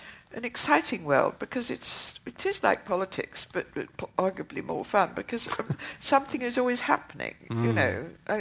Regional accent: Oxford, South East England, United Kingdom; I was brought up in Oxford, where my father was a don at the university.

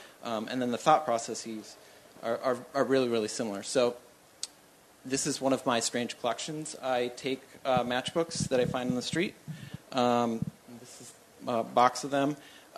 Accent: Minnesota, United States; now in Baltimore, United States; I come from Minnesota.

